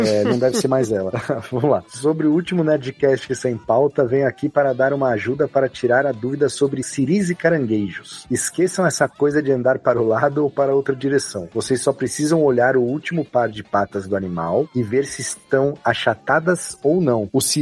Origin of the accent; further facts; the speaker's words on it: Bahia, Brazil; sou daqui da Bahia também, como Pedro.